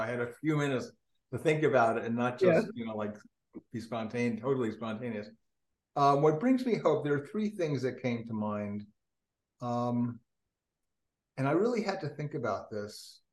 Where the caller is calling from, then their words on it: Westport, Connecticut, United States; I'm coming from Westport, Connecticut.